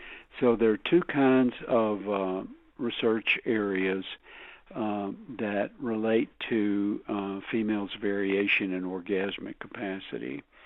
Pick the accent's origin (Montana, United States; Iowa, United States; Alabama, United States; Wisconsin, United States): Alabama, United States; now in New Mexico, United States; I'm from Alabama originally, but I've been away from there a long time, living in New Mexico and working in New Mexico.